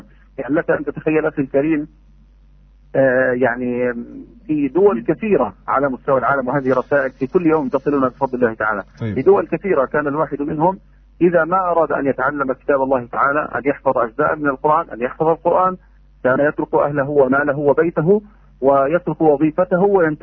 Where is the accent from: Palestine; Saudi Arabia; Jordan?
Palestine; Gaza, Gaza Strip; من التعليم الإلكتروني الذي يتلقاه عندنا في غزة،